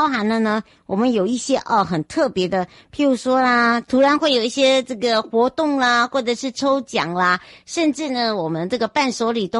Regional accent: Hualien County, Taiwan; 要带大家回到我的故乡

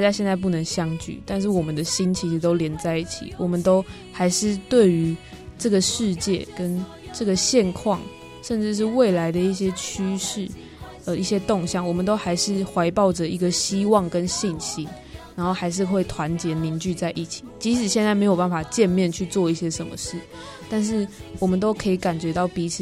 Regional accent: Malaysia; 对，这他是我们马来西亚那边一个三好歌手

